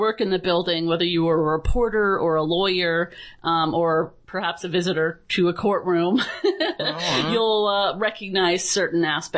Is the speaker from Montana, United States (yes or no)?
no; Worcester, Massachusetts, United States; I'm born and raised in Worcester.